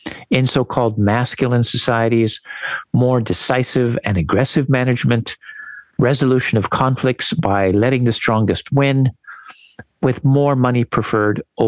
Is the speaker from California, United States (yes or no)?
yes; San Diego, California, United States; For example, I grew up in San Diego in California, and I had a stereotypical image of Mexican men as super macho.